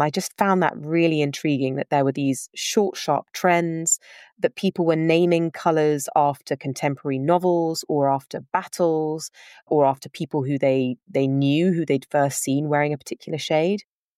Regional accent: London, United Kingdom; And so I grew up in London and I went to day school.

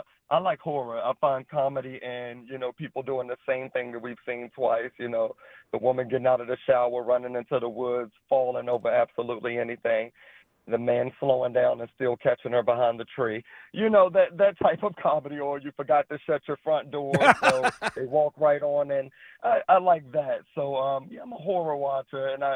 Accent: United States; I'm originally from the DMV area, and I grew up in Warren County.

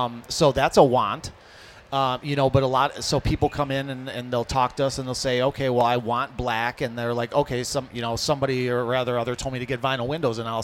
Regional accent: Hamtramck, Michigan, United States; my house growing up in Hamtramck, I remember used to have to chip the ice off the aluminum windows

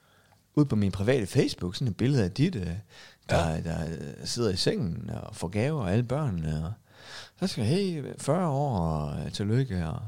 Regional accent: Varde, Region of Southern Denmark, Denmark; accent: Varde; det var jo bare sådan en vardegensisk accent.

